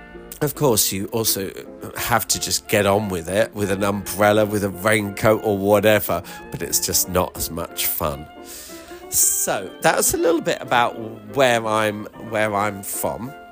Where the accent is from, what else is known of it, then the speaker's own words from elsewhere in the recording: Storrington, South East England, United Kingdom; Well, as you know, I am British. I am from West Sussex, in a little village called Storrington, and it's a beautiful place. It's on the South Downs, and actually Storrington means home of the storks.